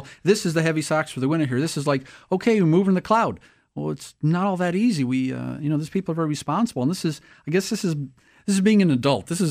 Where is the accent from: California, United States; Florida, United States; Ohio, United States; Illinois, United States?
Ohio, United States; You know, when I was born and raised in Ohio, I would put dry gas in my car in the winter because it got really cold.